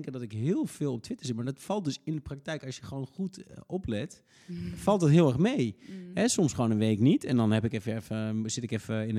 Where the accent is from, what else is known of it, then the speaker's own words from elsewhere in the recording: Diepenheim, Overijssel, Netherlands; de jongens uit het dorp waar ik vandaan kom. Die wilden allemaal in Diepenheim blijven.